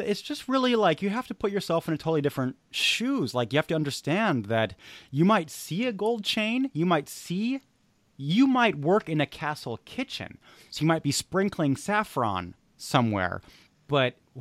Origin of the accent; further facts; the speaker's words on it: United States; Like, I'm an American. I go to Costco.